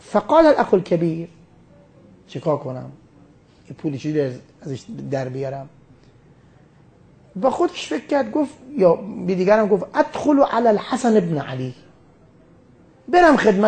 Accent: Qom, Iran; now in Najaf, Iraq; قلتو انا قمی، من از قم هستم، مجاورم بالکوفه فی مسجد امیر مومنین، من اهل قم هستم، بالاخره هجرت کردم آمدم نجف، در کنار مسجد کوفه اونجا هستم.

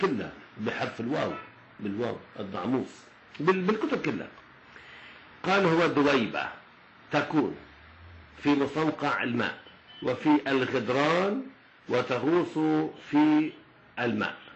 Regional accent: Lebanon; accent: Lebanese; السرطان هو السلطعان بلهجتنا اللبنانية

